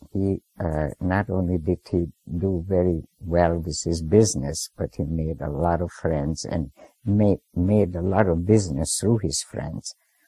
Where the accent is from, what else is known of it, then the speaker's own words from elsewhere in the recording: Budapest, Hungary; also born or lived in Albany, United States; I was city girl and way back from where I was from Budapest, and then eventually Albany, New York, which I loved.